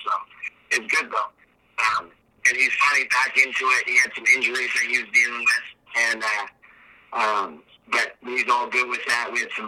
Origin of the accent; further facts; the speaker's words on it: California, United States; I'm from Humboldt County, so to drive to, like, the big, tough tournaments, we got to drive out of the area.